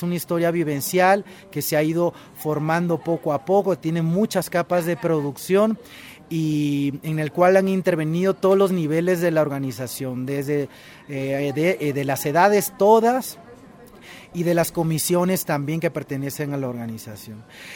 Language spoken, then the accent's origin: Spanish; Lima, Peru; soy originario de Lima, Perú. Estoy aquí en Chiapas, en el CIDESI